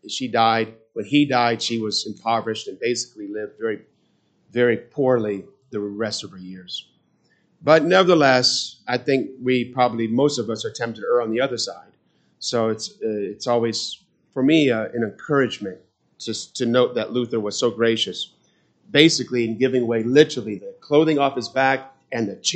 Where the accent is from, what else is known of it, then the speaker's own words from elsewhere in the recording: England, United Kingdom; Remember again, the German W is V, but I just pronounce it as a W because here's why. I'm English.